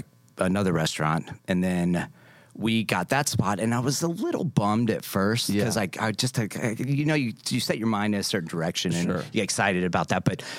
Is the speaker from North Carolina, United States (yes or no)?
yes; Raleigh, North Carolina, United States; also born or lived in San Jose; I'm from... born in San Jose, California. Okay, there's a child, when I was nine, I moved to Raleigh.